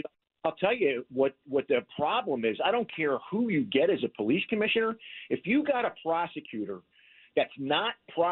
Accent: Philadelphia, Pennsylvania, United States; It breaks my heart, Dom, to see my hometown like that.

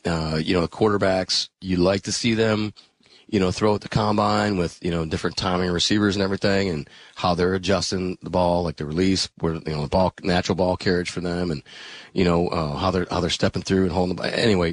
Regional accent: Green Bay, Wisconsin, United States; Like, I grew up in Green Bay. You back off, big fella.

